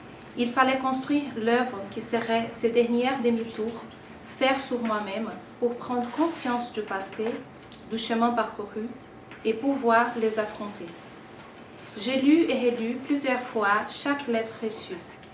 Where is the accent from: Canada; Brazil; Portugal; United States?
Brazil; now in France; j'ai demandé à 17 personnes entre la France et le Brésil, mon pays d'origine